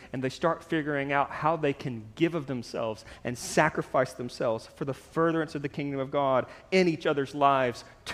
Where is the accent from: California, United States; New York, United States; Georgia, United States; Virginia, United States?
Georgia, United States; Blue Ridge; I'm originally from the North Georgia mountains, Blue Ridge, Georgia. I grew up in a log cabin about a half mile from the Appalachian Trail.